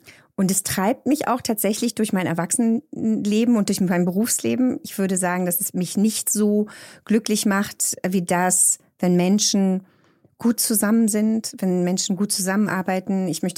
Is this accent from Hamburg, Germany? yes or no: no; Berlin, Germany; Ich bin eine richtige Berlinerin. Ich bin hier in Berlin geboren, groß geworden, noch zu Zeiten, wo die Mauer stand.